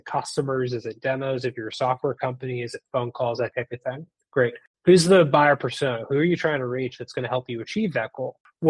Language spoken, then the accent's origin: English; Massachusetts, United States; Yeah, I grew up outside of Boston. I currently still live there. Never left.